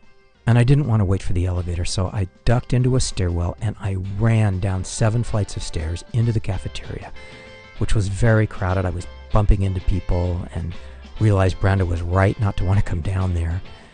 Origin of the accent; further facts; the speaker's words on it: Los Angeles, California, United States; born there; I was born in Los Angeles, where I still live.